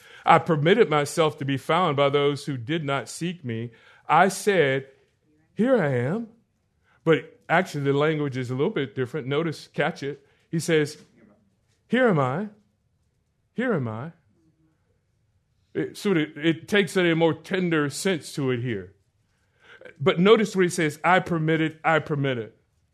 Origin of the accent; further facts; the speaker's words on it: Orlando, Florida, United States; I grew up in Orlando.